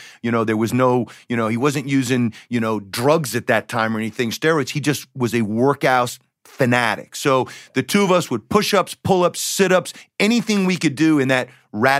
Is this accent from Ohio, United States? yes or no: no; Decatur, Georgia, United States; Look, I grew up in Decatur, Georgia. I've never heard it.